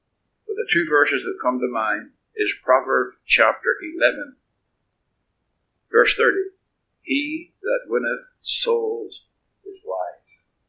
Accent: Belfast, Northern Ireland, United Kingdom; built in my hometown of Belfast

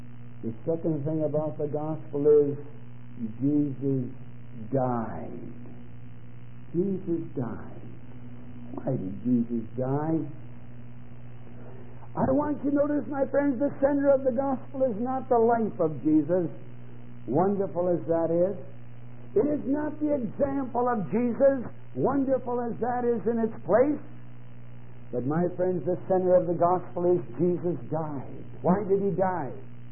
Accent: Chicago, Illinois, United States; Because, my friends, I was born and raised in Chicago.

